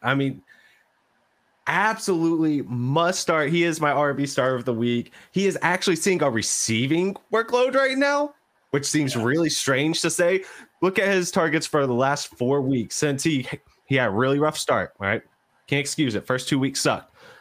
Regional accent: Knoxville, Tennessee, United States; growing up in Knoxville, this is where my allegiance is, baby. Go Vols.

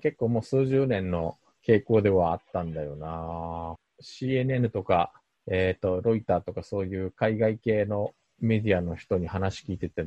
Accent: South Korea; 韓国人としては

